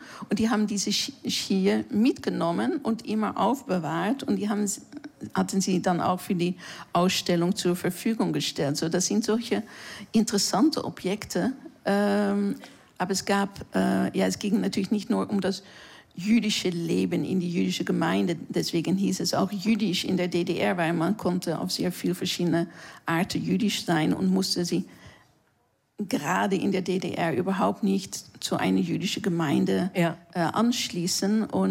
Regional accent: Netherlands; German is a second language; now in Berlin, Germany; ich komme aus den Niederlanden

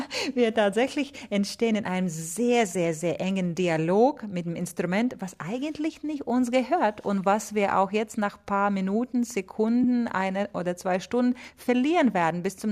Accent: Riga, Latvia; now in Hamburg, Germany; großer Walker Orgel in Riga Dom in meiner Heimat.

